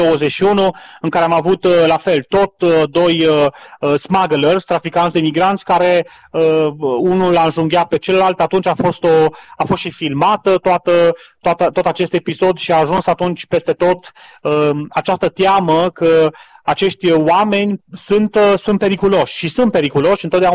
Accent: Romania; pentru că noi, la rândul nostru, ca români, avem 3-4 milioane de români plecați în străinătate.

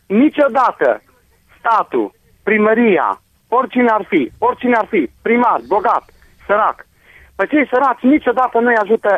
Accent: Lugoj, Timiș County, Romania; din Lugoș.

